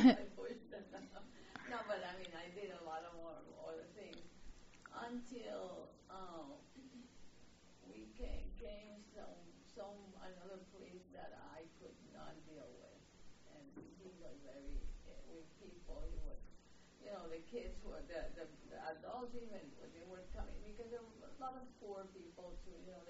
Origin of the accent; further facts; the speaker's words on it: Puerto Rico; I came from Puerto Rico